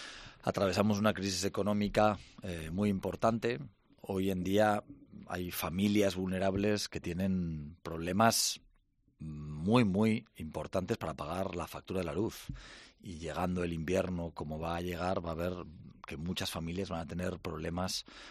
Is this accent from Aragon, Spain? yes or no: yes; Zaragoza, Aragon, Spain; esa gente que no representa lo que somos los zaragozanos